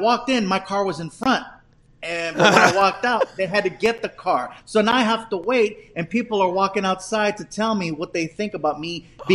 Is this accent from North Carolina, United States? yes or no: no; California, United States; The hotel was actually in my hometown. It was at the Queen Mary.